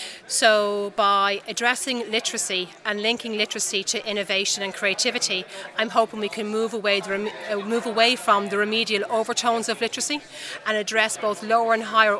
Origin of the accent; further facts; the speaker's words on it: Walkinstown, Leinster, Ireland; moved away as an adult; Yeah, I'm from Walkinstown. So I went to the Assumption in Walkinstown, and then I travelled quite a lot. Then I went back to university, and I went to university actually in the UK, and I stayed there